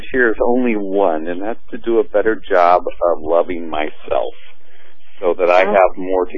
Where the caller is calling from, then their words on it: Oregon, United States; Well, I'm calling from Oregon in the United States, up in the Northwest.